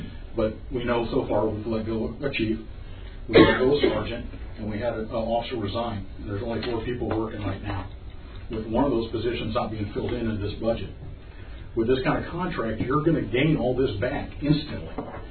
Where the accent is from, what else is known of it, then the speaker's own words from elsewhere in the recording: California, United States; And I grew up in California, and the Sheriff Department actually contracted with municipalities